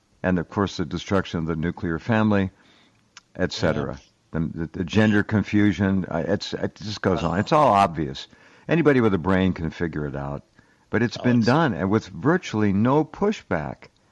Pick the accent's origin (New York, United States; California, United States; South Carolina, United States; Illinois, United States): California, United States; Santa Barbara; Well, I'm from Santa Barbara. I'm right there with you.